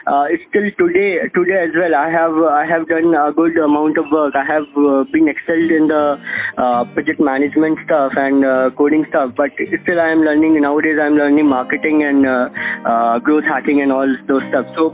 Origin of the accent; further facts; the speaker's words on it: Bhopal, Madhya Pradesh, India; And firstly, when you say that I am from Bhopal, people think that you would not have that much skills, and you would not have the exposure to certain stuff.